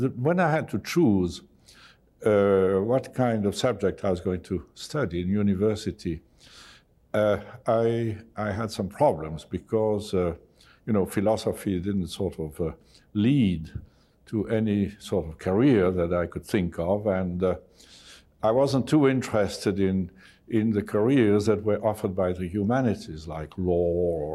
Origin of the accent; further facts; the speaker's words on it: Belgium; also born or lived in England; Well, you know, I spent most of my life in Belgium. I was born in England, but I went to school in Belgium. My parents were Belgians. I'm a Belgian national, and so I attended a Jesuit school when I was a child